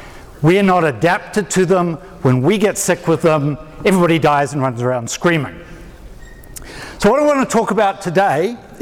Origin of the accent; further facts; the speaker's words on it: New Zealand; now in Tennessee, United States; I'm a New Zealander, which is why I speak funny.